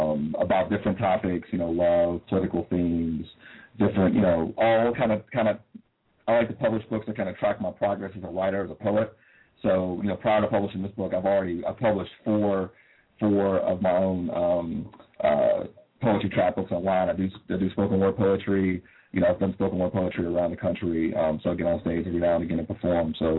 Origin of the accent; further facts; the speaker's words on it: Lake Charles, Louisiana, United States; also born or lived in Pittsburgh, United States; Well, I was born in Pittsburgh, but I moved around a lot growing up. I spent middle school and high school in Lake Charles, Louisiana. So shout out to all my Louisiana people.